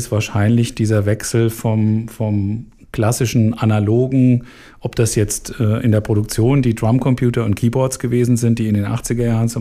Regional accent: Frankfurt, Hesse, Germany; habe tatsächlich von Frankfurt aus, wo ich aufgewachsen bin, die Entwicklung der Szene mehr oder weniger von Anfang an mitverfolgen können.

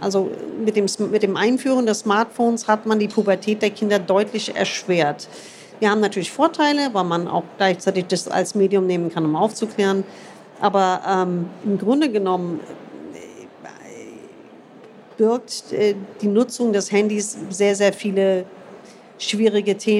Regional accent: United States; Aber also ich bin in den USA groß geworden und dort haben wir in der 6. Klasse alle Organe schon mit lateinischen Namen gelernt

